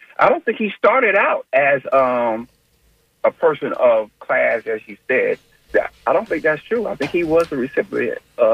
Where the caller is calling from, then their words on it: Tampa, Florida, United States; I'm calling from Tampa.